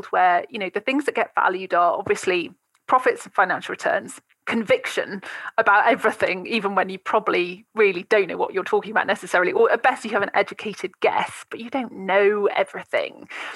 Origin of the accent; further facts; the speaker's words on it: South West England, United Kingdom; I hadn't grown up surrounded by stockbrokers and city folk, and being, you know, I'm from Wiltshire originally.